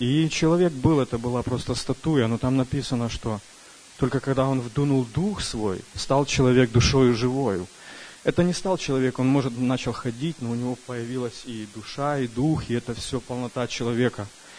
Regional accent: El Dorado Hills, California, United States; я из Калифорнии, Элдорадо Хиллз, город.

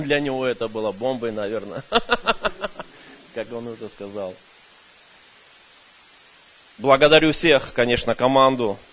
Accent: Sacramento, California, United States; я из Сакраменто.

